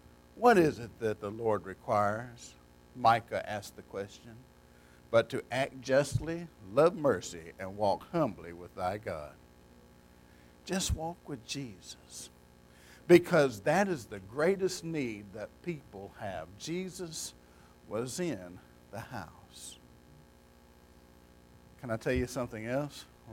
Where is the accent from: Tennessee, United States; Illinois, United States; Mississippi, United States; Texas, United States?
Mississippi, United States; Bogue Chitto; Now, I'm from Bogachita, Mississippi. Yeah, I pastor a church in Loosedale, but I was raised in Bogachita, Mississippi. That's an Indian name for Little River. We live so far out in the woods